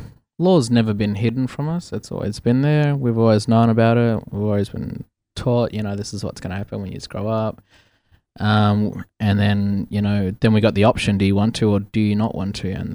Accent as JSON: {"language": "English", "town": "Port Hedland", "region": "Western Australia", "country": "Australia", "tie": "born or raised there", "also_born_or_lived": "Meekatharra", "said": "I am Yamiji Nyunga from Western Australia. I grew up mostly in Meekatharra and Port Hedland in WA, and I am 28."}